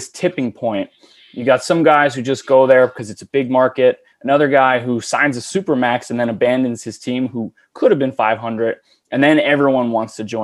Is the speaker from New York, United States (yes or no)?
yes; New York City, New York, United States; Like, I grew up in New York City, and I don't know anyone who's a Nets fan other than the Northern New Jerseyers.